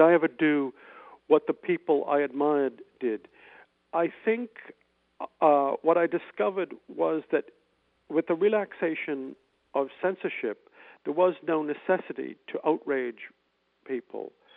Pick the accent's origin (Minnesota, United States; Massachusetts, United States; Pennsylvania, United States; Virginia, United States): Massachusetts, United States; Medford; That's where we grew up in Medford, Massachusetts.